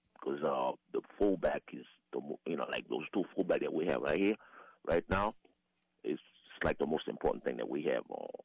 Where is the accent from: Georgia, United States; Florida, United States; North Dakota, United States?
Florida, United States; Deerfield Beach; I'm from Deerfield.